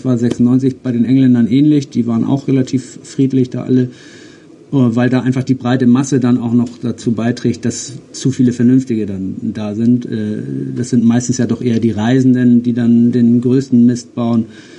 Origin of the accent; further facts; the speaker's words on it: Germany; wenn wir jetzt als Deutsche auffallen